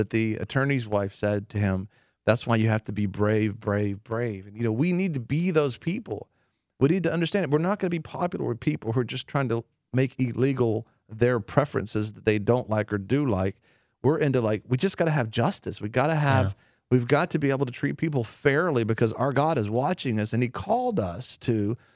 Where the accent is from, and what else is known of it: United States